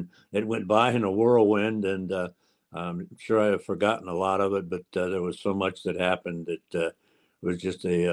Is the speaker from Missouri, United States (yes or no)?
no; Akron, Ohio, United States; Grew up in Akron, Ohio, Ohio. Cleveland Indians fan.